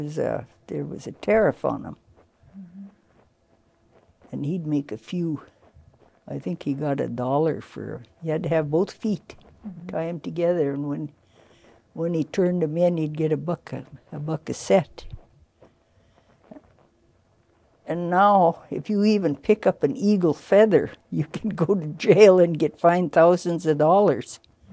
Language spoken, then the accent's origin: English; Seattle, Washington, United States; born there; now in Seldovia, United States; and I was born in Seattle.